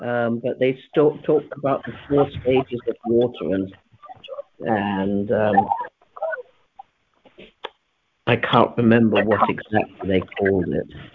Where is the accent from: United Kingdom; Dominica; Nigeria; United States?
United Kingdom; I would say Z as well because I'm British.